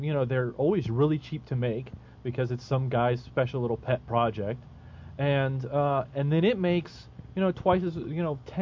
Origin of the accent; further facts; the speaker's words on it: Midwest, United States; I'm from the Midwest. I don't get all this Hollywood claptrap stuff.